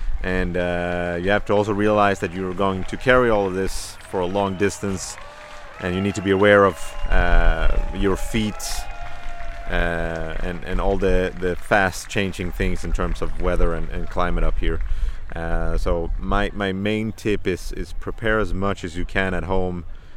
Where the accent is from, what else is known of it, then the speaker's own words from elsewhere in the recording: Malmö, Skåne, Sweden; I am 31 years old, born and raised in Malmö, south of Sweden.